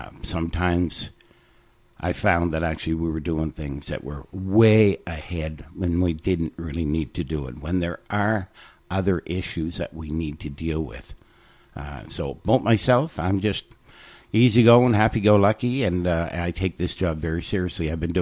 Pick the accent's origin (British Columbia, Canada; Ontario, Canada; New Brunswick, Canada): New Brunswick, Canada; Oromocto; also born or lived in Sackville; I was born in Sackville in 1955. That makes me 67. I grew up in Oromocto. My father was in the military. Then I moved here to Sackville in 1977.